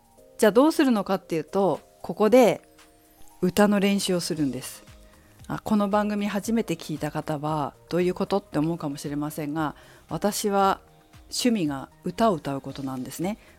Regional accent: Fukushima, Japan; 私が福島県福島市東北出身だっていうことと

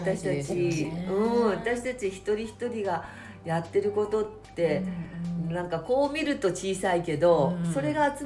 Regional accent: Kyushu, Japan; also born or lived in Yamaguchi; 生まれは山口だけどもう ほぼほぼ九州です。もうちっちゃい時から。

